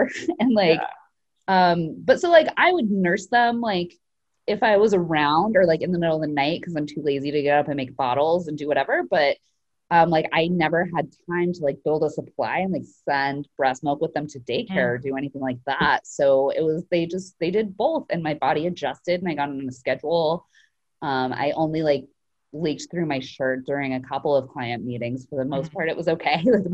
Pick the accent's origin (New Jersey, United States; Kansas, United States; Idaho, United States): Idaho, United States; I grew up in Idaho.